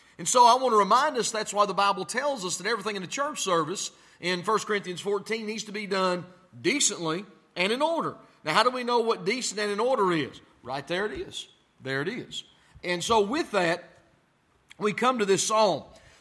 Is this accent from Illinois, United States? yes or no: no; Tennessee, United States; So I'm from Tennessee.